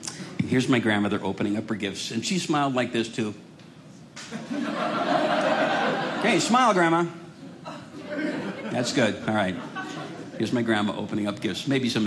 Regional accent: Rochester, Minnesota, United States; So I grew up in Rochester, Minnesota, which is, you know what I really remember?

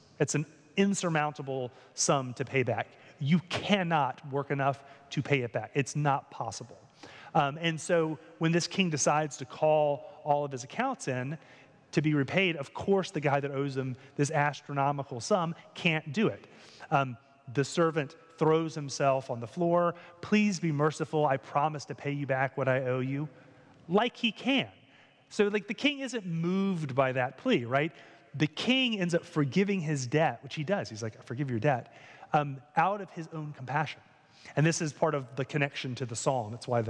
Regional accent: North Carolina, United States; So I grew up in North Carolina, and North Carolina, when I was growing up, football was not really a thing

